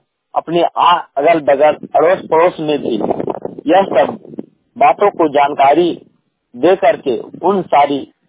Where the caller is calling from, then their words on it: Barkagaon, Jharkhand, India; बरकागा हजारीबाग जिला से बोल रहे हैं।